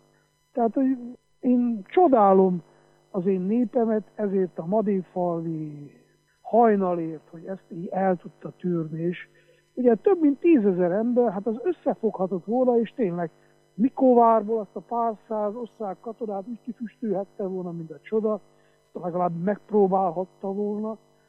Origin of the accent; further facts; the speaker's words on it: Transylvania, Romania; én, mint székely ember, büszke örömmel gondolok ezekre az eseményekre.